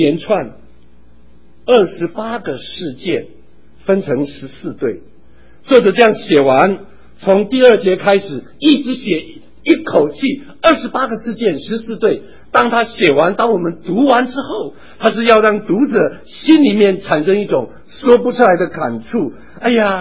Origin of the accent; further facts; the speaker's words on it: Taitung County, Taiwan; 我小时候在台东长大，我们那个台东有一个凤梨工厂，据说那个时候是台东唯在台湾唯一的凤梨工厂。